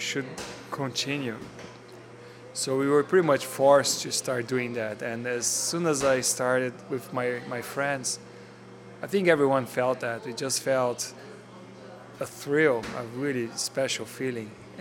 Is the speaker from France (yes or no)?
no; Brazil; I'm from Brazil